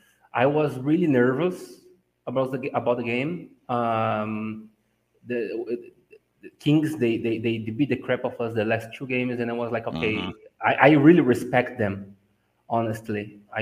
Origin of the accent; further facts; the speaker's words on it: Brazil; I'm from Brazil